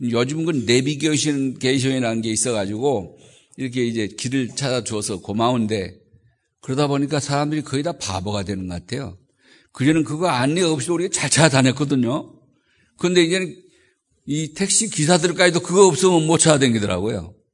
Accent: South Jeolla, South Korea; 목포에서 한 60여 킬로 떨어져 있는 섬인데 거기서 그런 세계적인 사람이 나온 거죠.

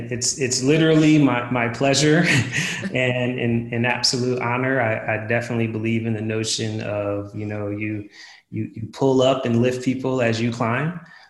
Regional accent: Philadelphia, Pennsylvania, United States; I'm from Philadelphia, that's my squad.

